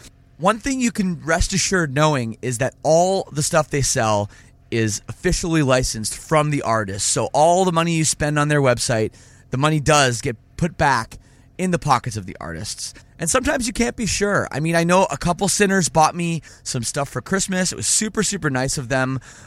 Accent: Toronto, Ontario, Canada; as a Canadian, born and raised in Toronto

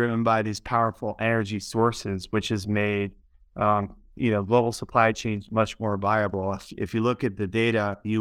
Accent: Baltimore, Maryland, United States; I grew up in Baltimore, Maryland, pretty much right when the deindustrialization started to happen to the country, and it really affected the city where I grew up.

